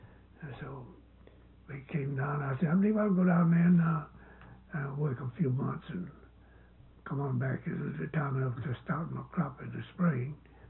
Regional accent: South Carolina, United States; I came from South Carolina.

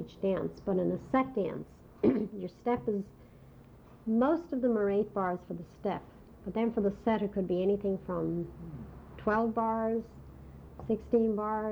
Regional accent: Dublin, Leinster, Ireland; born there; also born or lived in Hartford, United States; Well, I was born in Dublin, Ireland, and I won't say how many years ago.

